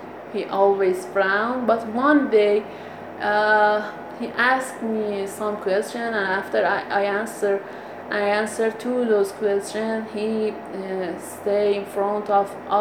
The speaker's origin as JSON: {"language": "English", "town": "Azna", "region": "Lorestan", "country": "Iran", "tie": "born or raised there", "second_language": "English", "said": "I grew up in Azna city in Lorestan. Fortunately I could see four seasons in that place."}